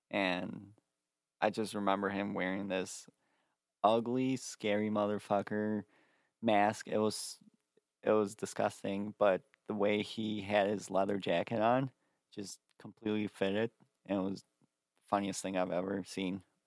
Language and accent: English; Bridgeview, Illinois, United States; originally from Nigeria. Like, I'm from Poland, but I'm from Bridgeview, Illinois, I guess.